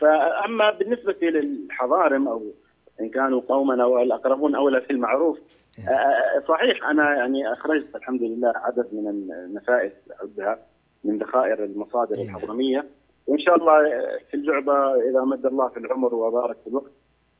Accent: Yemen; يعني من عموم بلدنا اليمن

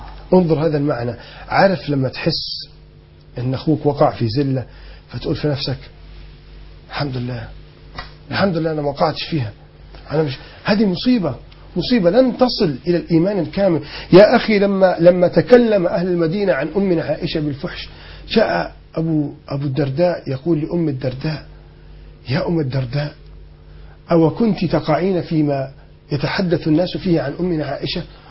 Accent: Alexandria, Alexandria Governorate, Egypt; واللي كانوا عندنا في اسكندرية

